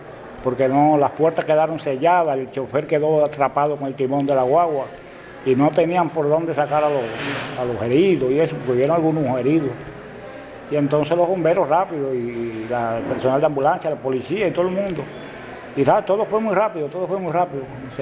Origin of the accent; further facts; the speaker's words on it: Vado del Yeso, Granma, Cuba; Soy de Vado del Yeso.